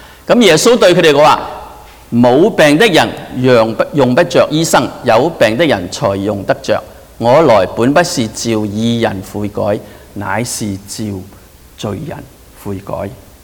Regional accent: China; 我哋中國人咧，亦都係好唔中意呢一啲啊

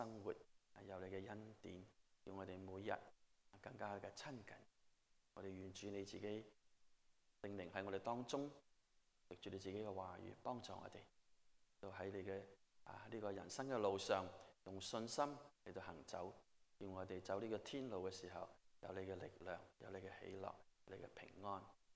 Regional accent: Guangdong, China; 我哋中國人啊，特別係廣東人咧，我哋係好有創意嘅。

